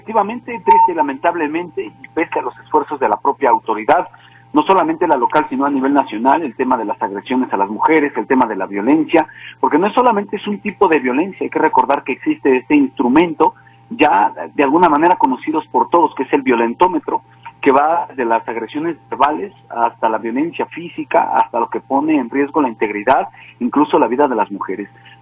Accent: Jalisco, Mexico; de quiénes somos como jaliscienses y en pleno 2025

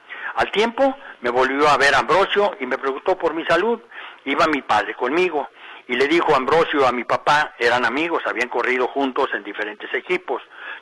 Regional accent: Mexico; así somos los mexicanos, nos encanta elevar y luego echarle de palos

